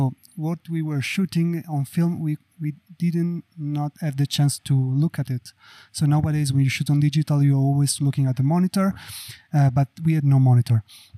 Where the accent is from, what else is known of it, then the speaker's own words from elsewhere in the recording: Sardinia, Italy; now in Turin, Italy; I'm from Sardinia, which is an island in the Mediterranean Sea, but I live in Torino. I'm based in Torino, which is in the northwest